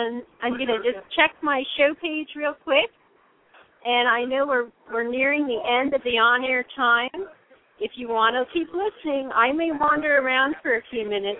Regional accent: Colorado, United States; I'm from Colorado. And I don't live there now

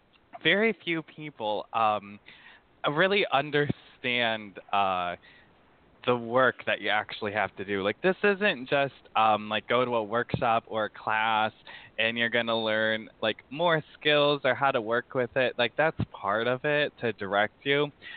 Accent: United States; So I'm American, I'm gay, I'm a male.

